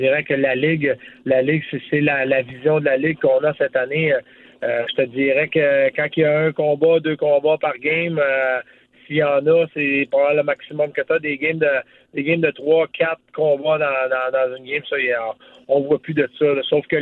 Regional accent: Quebec, Canada; parce que moi, je viens de la Côte-Nord, hein, je viens de cette île, fait que...

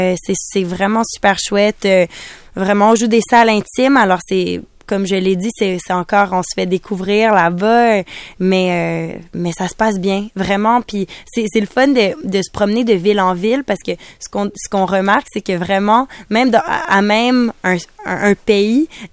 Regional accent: Montreal, Quebec, Canada; Moi, je parle du Québec, je parle de Montréal. Moi, je viens de Montréal.

